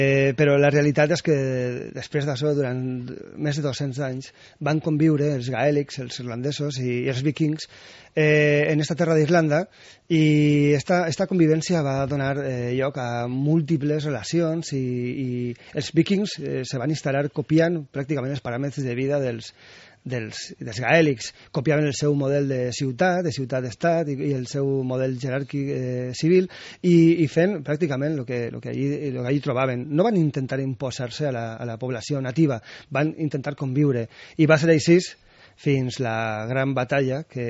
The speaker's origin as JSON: {"language": "Catalan", "town": "Vila-real", "region": "Valencian Community", "country": "Spain", "said": "Jo soc de Vila-real."}